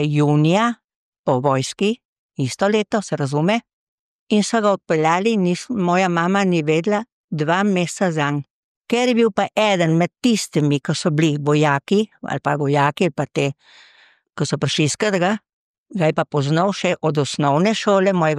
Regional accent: Šentvid, Central Slovenia, Slovenia; born there; Rojena sem v Šentvidu na Ljubljano, 39. leta. Lepo je bilo živeti v Sloveniji

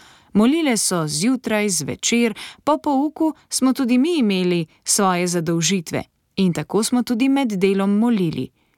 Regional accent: Meghalaya, India; first language Khasi; Slovenian is a second language; Prihajam iz severovzhodnega dela Indije, ki obsega 8 zvezdnih držav. Moja domovina je Meghalaya. Njeno glavno mesto je Šilong. Pripadam ljudstvu Kasi. Moj materni jezik je Kasi. Prihajam iz srednjega sloja.

